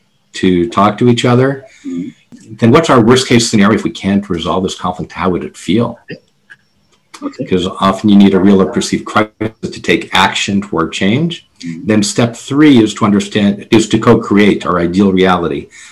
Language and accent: English; Canada; I'm a Canadian Jew.